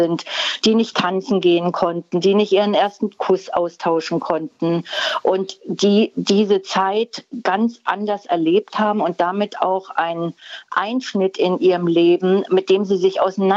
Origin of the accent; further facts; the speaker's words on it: East Germany, Germany; now in Berlin, Germany; Ich bin in der DDR sozialisiert und groß geworden. Mit Mitte 20 habe ich den Westen erlebt, weil ich nach West-Berlin ausgewandert bin, also den Rhein-Westen.